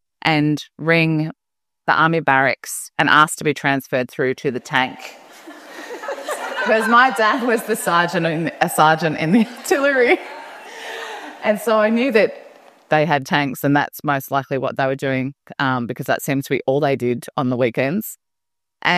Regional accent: Geelong, Victoria, Australia; I'm from Geelong and I'm the daughter of an army sergeant and a CEO.

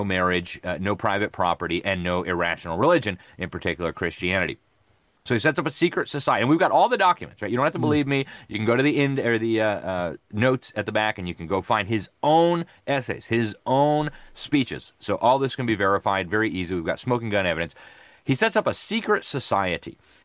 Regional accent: Miami, Florida, United States; And, you know, I'm from Miami, so I'm thankful for that.

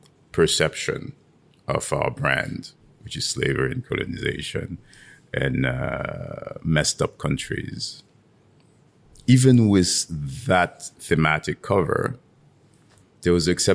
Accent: Senegal; I always point to the fact that I come from Senegal.

